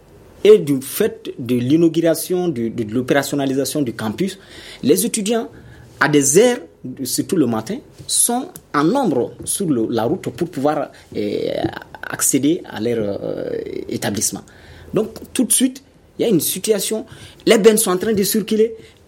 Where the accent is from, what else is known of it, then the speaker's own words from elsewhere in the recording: Kalaban Coro, Koulikoro, Mali; Moi, je suis de Kalabankoro, donc je vis cette situation-là.